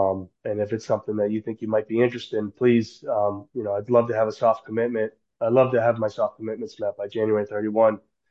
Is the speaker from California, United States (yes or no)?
no; Lowell, Massachusetts, United States; I'm from Lowell. I grew up in Lowell